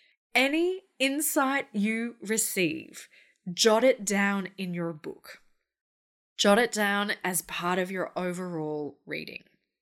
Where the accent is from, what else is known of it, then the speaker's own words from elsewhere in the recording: Brisbane, Queensland, Australia; we're on day three of a surprise lockdown in my hometown of Brisbane.